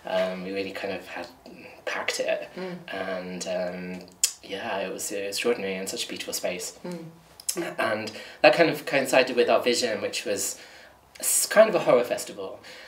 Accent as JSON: {"language": "English", "region": "South Coast", "country": "United Kingdom", "tie": "born or raised there", "also_born_or_lived": "California, United States", "said": "so I grew up on the South Coast and travelled the world for quite a long time, particularly in Los Angeles. So I lived in California for 7 years"}